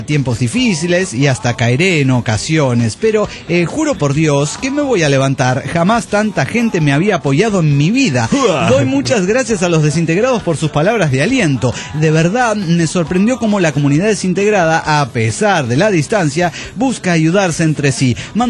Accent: Colonia, Uruguay; La República Oriental del Uruguay. Yo pertenezco al departamento de Colonia.

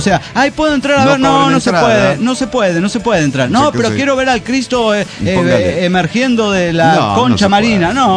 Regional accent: Irapuato, Guanajuato, Mexico; also born or lived in Guadalajara; now in Querétaro, Mexico; México. Me registraron en Durango. Crecí en Irapuato. O Guanajuato, ajá, y ahora vivo en Querétaro.

